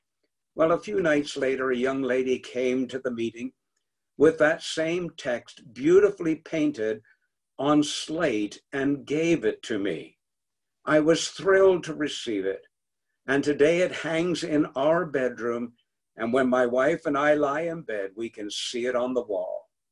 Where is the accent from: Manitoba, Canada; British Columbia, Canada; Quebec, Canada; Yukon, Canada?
Quebec, Canada; Montreal; I can remember as a boy growing up in Montreal